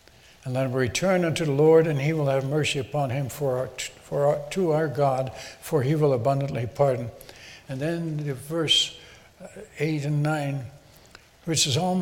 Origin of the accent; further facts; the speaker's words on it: Netherlands; now in Chilhowee, United States; I was born in Holland and lived through the Second World War. I was 4 years old when the war started, when the Germans took over Holland.